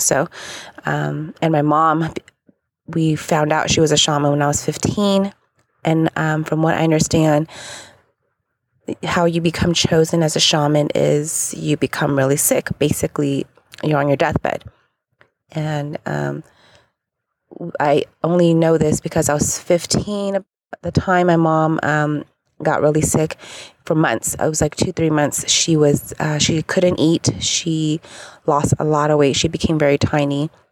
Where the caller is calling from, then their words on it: California, United States; I'm calling from California.